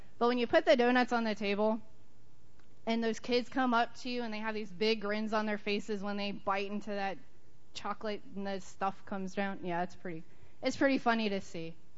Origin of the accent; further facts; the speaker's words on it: Texas, United States; moved away; So a couple years ago, I'm originally from Texas, so a few years ago, I moved up here right after I did an internship at our church in Texas.